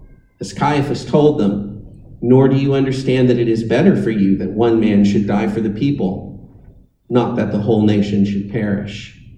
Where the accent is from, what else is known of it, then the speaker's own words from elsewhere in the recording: United States; I'm a Christian, but I'm also an American, and we Americans, we love a good rebel.